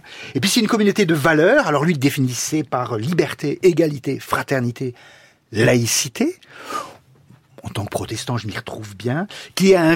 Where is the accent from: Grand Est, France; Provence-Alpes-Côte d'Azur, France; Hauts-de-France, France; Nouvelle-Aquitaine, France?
Provence-Alpes-Côte d'Azur, France; also born or lived in Cévennes / Toulouse / Lorraine; Je suis normand par mon père, je suis pied-noir par ma mère, je suis de Provence d'adolescence, je suis des Cévennes d'adoption très longtemps, du sud-ouest du côté de Toulouse par mon travail, je suis aussi d'Allemagne par l'université par mon épouse